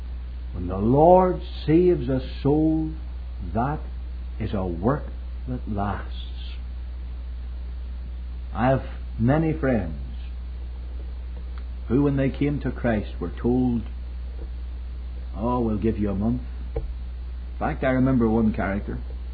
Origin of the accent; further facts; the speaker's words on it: Northern Ireland, United Kingdom; moved away; it was murder for the likes of us from Northern Ireland.